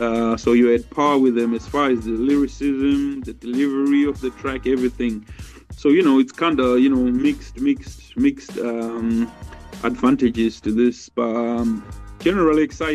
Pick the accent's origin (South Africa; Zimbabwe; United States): Zimbabwe; because I grew up in Zimbabwe growing up, you know, so even way back